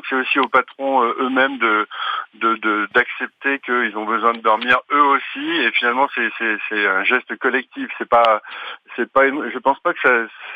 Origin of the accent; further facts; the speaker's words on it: Lyon, Auvergne-Rhône-Alpes, France; Alors moi, il faut préciser, je suis lyonnais